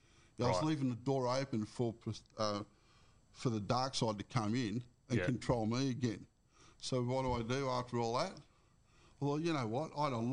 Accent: Richmond, Australia; and that's my hometown of Richmond, right, where I grew up, went to school and all that.

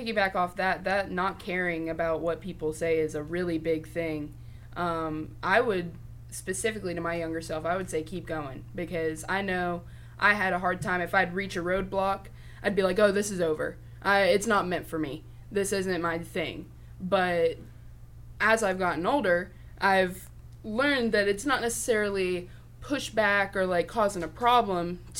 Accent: Florida, United States; I started in Lakeland because I'm Trailer Trash, I'm from Polk County.

